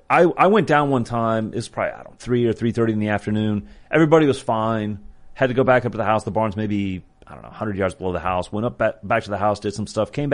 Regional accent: Kansas, United States; I grew up in Kansas. We had a ton of coyotes.

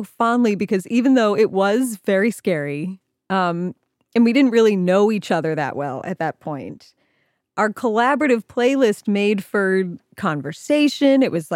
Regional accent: Ohio, United States; She sent this because I'm from Ohio.

